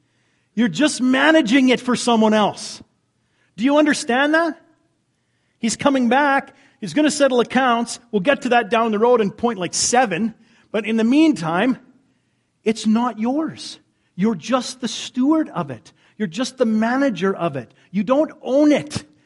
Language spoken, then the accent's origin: English; United States; I know we're very American and we work very hard for all the things that we have